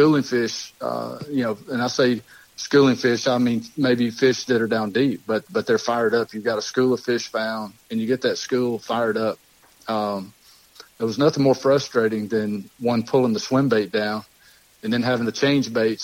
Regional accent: Alabama, United States; I grew up on Lake Martin, and which I didn't realize how lucky I was. It was all I'd ever known, but I was very fortunate to grow up on such a beautiful lake.

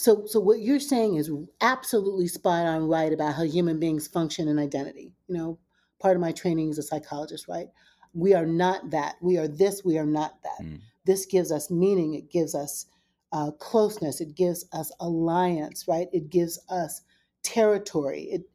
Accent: New York City, New York, United States; But also, I'm a New Yorker, and also I'm an American, and also I'm a global citizen.

